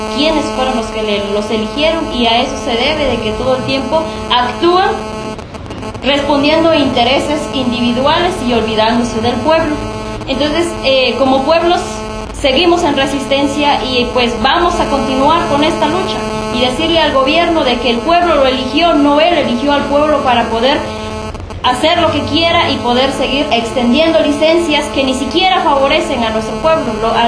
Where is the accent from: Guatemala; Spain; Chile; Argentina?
Guatemala; somos guatemaltecos, hijos del pueblo